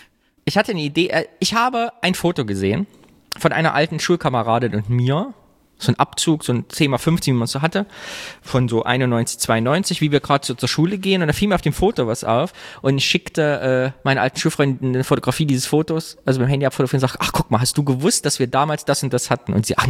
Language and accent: German; Thuringia, Germany; Ich war letztens in Thüringen, wieder da war hier am Stausee, da wo ich herkomme, Kyffhäuser